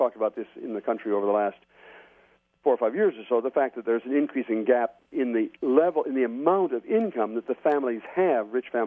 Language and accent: English; Port Clinton, Ohio, United States; if you talk to people in my hometown of Port Clinton nowadays about poor kids